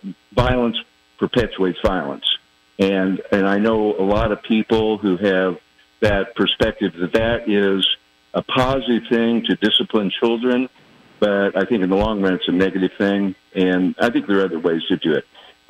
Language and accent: English; Kansas City, Missouri, United States; I'm an older white person. I was raised in Kansas City, by kind of a nuclear family